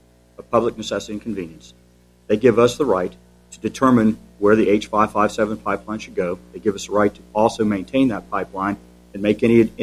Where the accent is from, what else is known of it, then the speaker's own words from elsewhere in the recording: Charleston, West Virginia, United States; I'm an attorney from Charleston, West Virginia